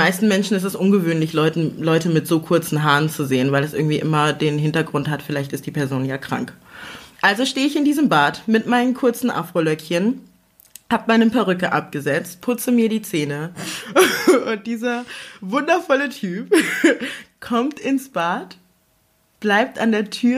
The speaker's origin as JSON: {"language": "German", "country": "Togo", "tie": "born there", "second_language": "German", "said": "Ich bin gebürtige Togolesin, also ich komme aus Afrika, auch wenn man das nicht unbedingt raushört."}